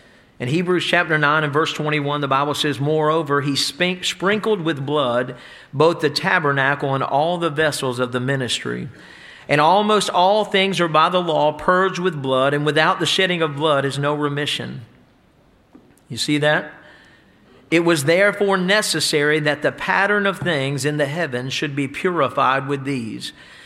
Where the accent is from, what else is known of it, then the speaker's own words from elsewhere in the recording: the South, United States; And I'm from the South far enough to tell you I was Baptist born and I was Baptist bred.